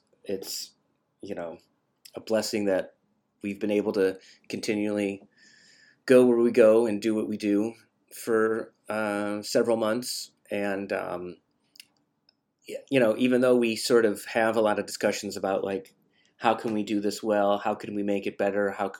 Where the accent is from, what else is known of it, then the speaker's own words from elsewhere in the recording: Cleveland, Ohio, United States; now in Louisville, United States; As somebody who I moved here years ago from Cleveland, Ohio, kind of the same region, not really, but a little bit.